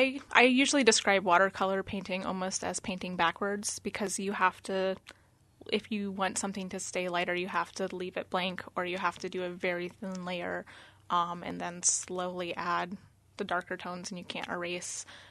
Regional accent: Alaska, United States; also born or lived in Skwentna; I grew up in the Mat-Su, but when I was really little, we lived in Skwetna and things like that.

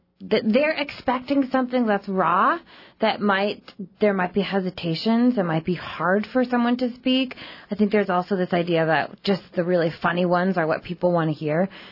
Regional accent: Anchorage, Alaska, United States; And so I grew up in Anchorage, and I was living there after kind of college and ski bumming for a while

